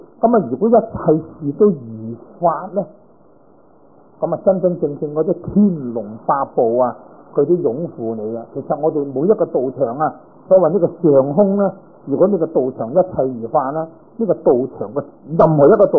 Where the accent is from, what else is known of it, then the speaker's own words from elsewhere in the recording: Guangdong, China; now in San Francisco, United States; 我係廣東人，你就廣東啊。咁我咧，我喺三藩市咧